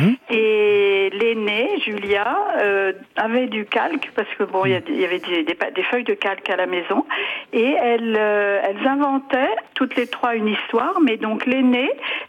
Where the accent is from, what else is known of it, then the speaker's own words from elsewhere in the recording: Paris, Île-de-France, France; moi, je suis parisienne.